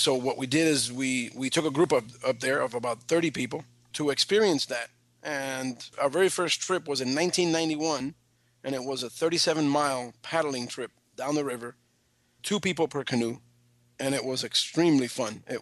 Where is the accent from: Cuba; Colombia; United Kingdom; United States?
Cuba; I am originally from Cuba.